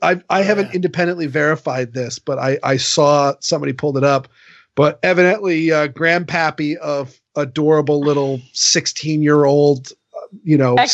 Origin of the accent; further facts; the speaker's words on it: Maine, United States; I mean, I grew up in Southern Maine, everybody I hung out with hated him.